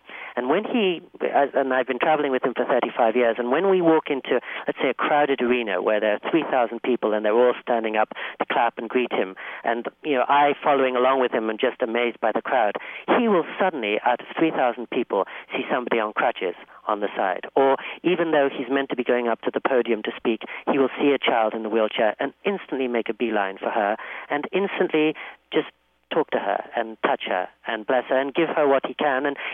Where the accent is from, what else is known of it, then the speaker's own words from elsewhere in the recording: Oxford, South East England, United Kingdom; I was born in England, in Oxford, and then grew up in Oxford and here.